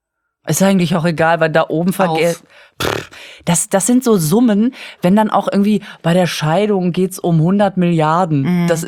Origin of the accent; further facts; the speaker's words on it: Düsseldorf, North Rhine-Westphalia, Germany; born there; ich bin in Düsseldorf geboren.